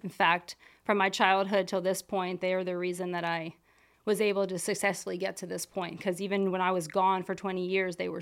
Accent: Pennsylvania, United States; Grew up right here in Lancaster County. I went to Ephrata High School.

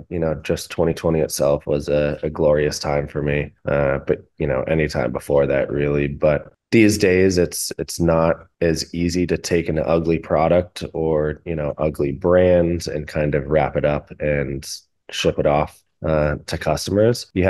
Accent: Massachusetts, United States; also born or lived in Florida / Denver; I've hopped around a bit the past few years. I've lived in Florida. I'm originally from Massachusetts, lived in Denver for a while

